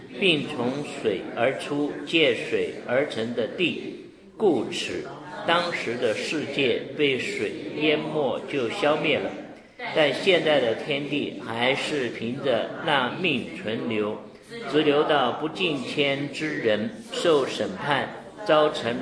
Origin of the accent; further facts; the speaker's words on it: China; 你看我们天天吃，我们中国人吃米吃饭，你会厌吗？